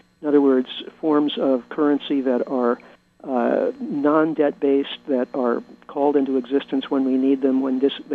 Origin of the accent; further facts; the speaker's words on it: Midwest, United States; I am originally from the Midwest, so next time I'm back there